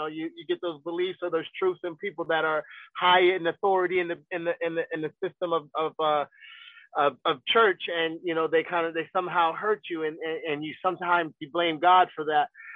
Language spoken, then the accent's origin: English; Ghana; I'm Ghana. I'm Ghanaian.